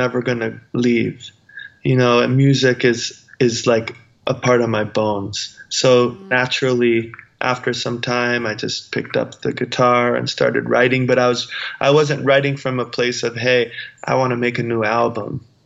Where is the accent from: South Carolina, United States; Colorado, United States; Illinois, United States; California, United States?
South Carolina, United States; You know, I'm from South Carolina. I'm from a small town, you know.